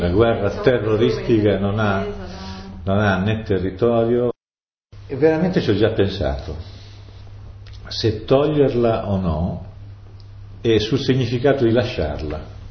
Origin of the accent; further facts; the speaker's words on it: Reggio Calabria, Calabria, Italy; io sono di Reggio Calabria